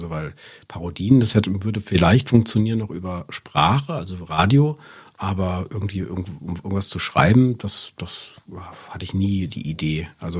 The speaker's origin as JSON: {"language": "German", "town": "Rüsselsheim", "region": "Hesse", "country": "Germany", "tie": "born or raised there", "said": "also ich bin aufgewachsen in Rüsselsheim, also alles Rhein-Main-Gebiet zwischen Frankfurt und Mainz"}